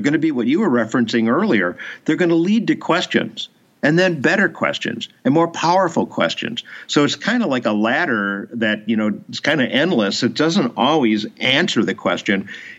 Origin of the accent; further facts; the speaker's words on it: Chicago, Illinois, United States; I was raised in Chicago.